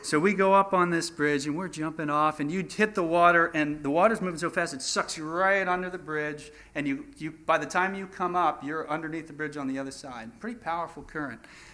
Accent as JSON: {"language": "English", "town": "Philadelphia", "region": "Pennsylvania", "country": "United States", "said": "And of course, you know, Josh is from Missouri. I'm from Philadelphia. John is from California."}